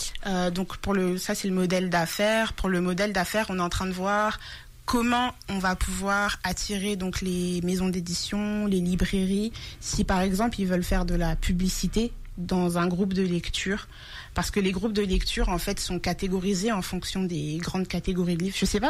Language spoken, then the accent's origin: French; France; je suis née en France. Donc je dis que je suis franco-béninoise parce que mon père il vit au Bénin, donc une fois par an je vais voir mon père, mais c'est vrai que j'ai grandi en France, donc j'ai plutôt la mentalité française